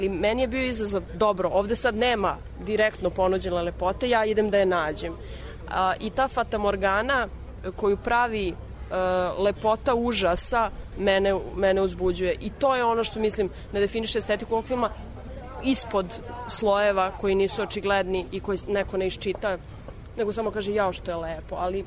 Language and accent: Serbian; Vojvodina, Serbia; ja sam odrasla u Vojvodini